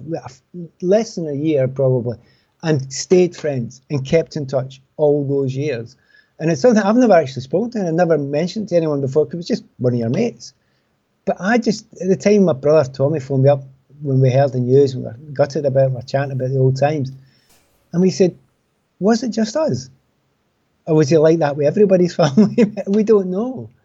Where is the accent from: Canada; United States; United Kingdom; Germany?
United Kingdom; Glasgow, Scotland; we come from the East End of Glasgow and we've got a lot in common.